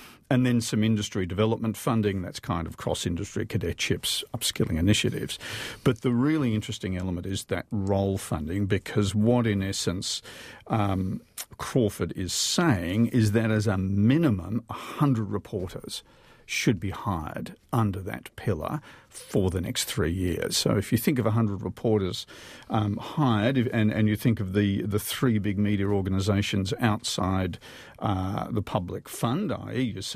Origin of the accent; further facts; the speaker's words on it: Australia; I'm an Australian Republican